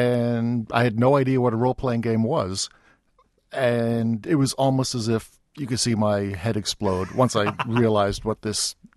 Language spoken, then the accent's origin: English; England, United Kingdom; I grew up in England. I was actually born in England.